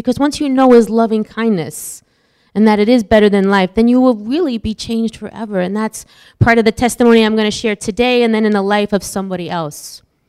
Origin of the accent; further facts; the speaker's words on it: East Meadow, New York, United States; also born or lived in Garden City; But I was raised here on Long Island in East Meadow and then Garden City.